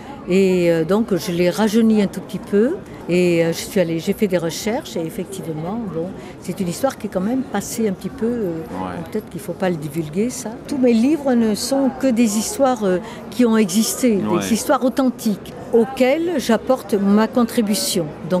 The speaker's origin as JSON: {"language": "French", "town": "Paris", "region": "Île-de-France", "country": "France", "tie": "born there", "said": "Je suis parisienne de naissance et je faisais partie de, on va dire, cette fatalité d'après-guerre, très pauvre parisienne."}